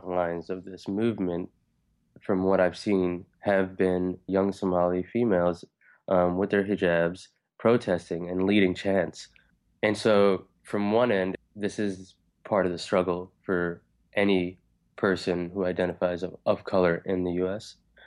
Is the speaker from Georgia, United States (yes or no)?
no; Minneapolis, Minnesota, United States; So the conversation was most times just having to explain that this is home, but I am from Minneapolis